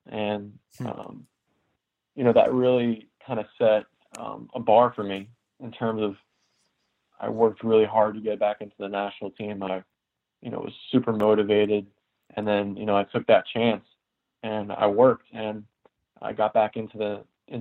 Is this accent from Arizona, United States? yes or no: no; Glen Allen, Virginia, United States; I grew up in Glen Allen, Virginia, around 2 hours away from Washington, D.C.